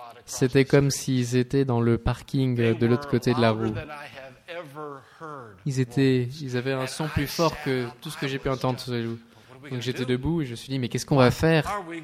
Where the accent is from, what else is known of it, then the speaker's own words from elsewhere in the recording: Minnesota, United States; Donc on vient des États-Unis à l'origine, du Minnesota. Et le Minnesota est l'endroit des 10 000 lacs. Et proche de la frontière canadienne